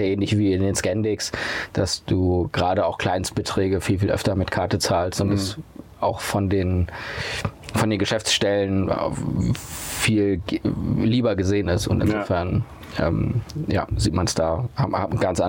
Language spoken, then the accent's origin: German; Lüneburg, Lower Saxony, Germany; born there; Ich bin ja auch ein Kind des Nordens und insofern freue ich mich doppelt.